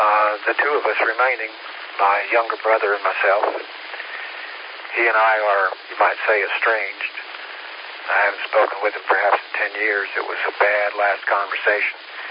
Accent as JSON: {"language": "English", "region": "Tennessee", "country": "United States", "tie": "born or raised there", "said": "I was raised in Tennessee. I went to Tennessee to attend my dad's funeral and just stayed"}